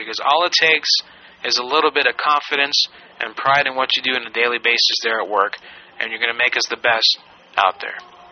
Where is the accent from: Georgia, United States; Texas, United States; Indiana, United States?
Georgia, United States; Atlanta; I don't drink Pepsi. I don't recognize Pepsi. I'm from Atlanta, and I'm only going to drink Coke.